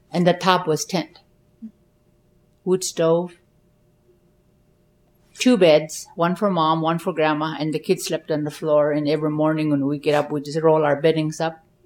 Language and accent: English; Tetlin, Alaska, United States; My mother was born and raised in Tetlin. And I remember as a young child going to school in Tetlin myself. Kindergarten, first grade.